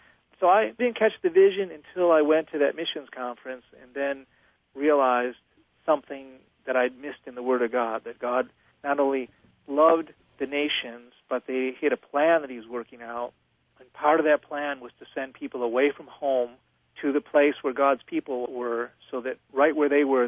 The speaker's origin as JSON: {"language": "English", "town": "Buffalo", "region": "New York", "country": "United States", "tie": "born or raised there", "said": "I grew up in Buffalo, New York. I'm the third generation of immigrants from Italy."}